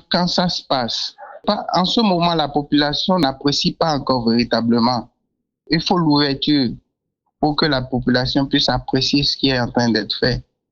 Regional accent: Benin; Déjà, en tant qu'artiste et en tant que Béninois

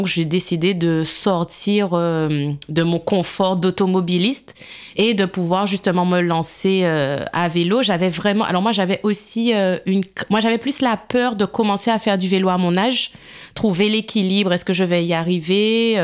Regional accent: Guadeloupe, France; moved away as an adult; Alors moi, je suis d'originaire de la Guadeloupe et j'ai vécu en Guadeloupe. Ça fait 20 ans que je suis en France et 19 ans que j'ai passé en Guadeloupe.

